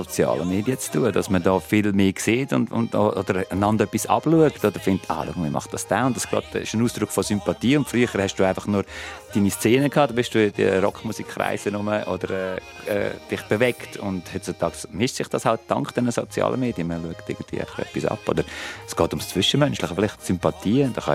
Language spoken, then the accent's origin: German; Lucerne, Switzerland; accent: Lucerne dialect; Also ich rede auch Luzerner Dialekt, wenn man es so hört. Ich singe ja nur auf Nidwaldner Dialekt, weil das meine Wurzeln sind.